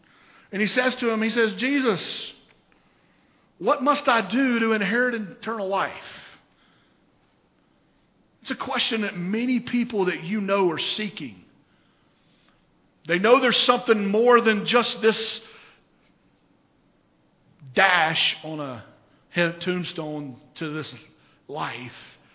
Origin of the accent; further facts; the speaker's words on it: the South, United States; I'm going to say Billy Bob because I'm from the South and I'm a redneck.